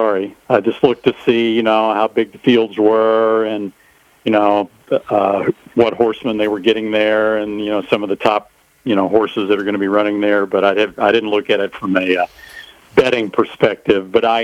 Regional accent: Hot Springs, Arkansas, United States; I was born and raised in Hot Springs

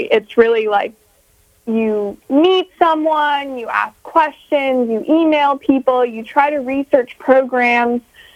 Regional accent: North Dakota, United States; I'm originally from North Dakota.

